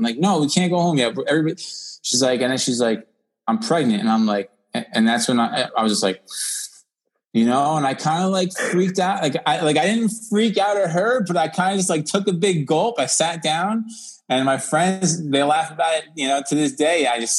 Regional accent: United States; me being an American, being the gringo out here, you know, not speaking much of the language.

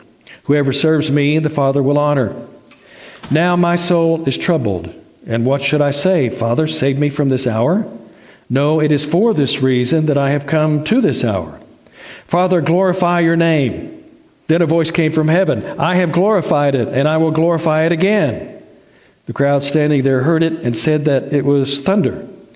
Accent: Searcy, Arkansas, United States; I claim Searcy, Arkansas is my hometown. I graduated high school from there. We spent about 5 or 6 years there. It's in north central Arkansas, one county above Pulaski County, where Little Rock is.

